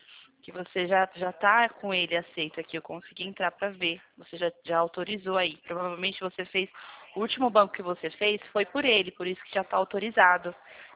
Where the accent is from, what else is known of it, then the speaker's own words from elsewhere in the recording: Americana, São Paulo, Brazil; Eu sou de Americana.